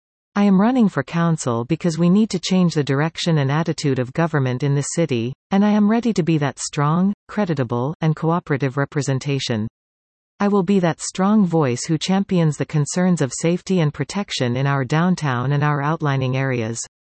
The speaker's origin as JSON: {"language": "English", "town": "Sudbury", "region": "Ontario", "country": "Canada", "tie": "born or raised there", "said": "I was born and raised in Sudbury and I traveled across Canada looking to put down my roots, but I always came back to Sudbury and this is where I raised my 4 kids."}